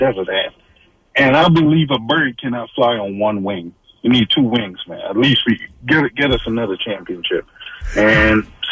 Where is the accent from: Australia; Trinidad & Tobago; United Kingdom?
Trinidad & Tobago; now in Philadelphia, United States; I mean, like, I was born in Trinidad. I grew up in Trinidad.